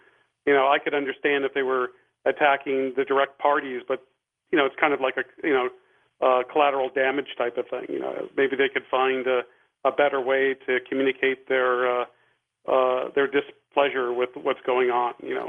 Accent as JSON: {"language": "English", "town": "Los Angeles", "region": "California", "country": "United States", "tie": "born or raised there", "lives_now": "Las Vegas, United States", "said": "I'm like hardly here, and I grew up in Los Angeles, and I have some family here in Vegas, so that's why I'm in town."}